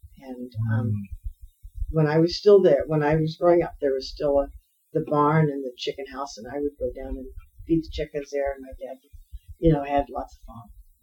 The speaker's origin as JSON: {"language": "English", "town": "Livermore", "region": "California", "country": "United States", "tie": "born or raised there", "said": "Well, I grew up on Almond Avenue."}